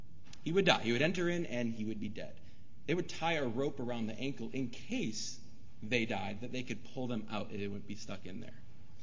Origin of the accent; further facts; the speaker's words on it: Chicago, Illinois, United States; I'm from Chicago. Let's say the Bulls.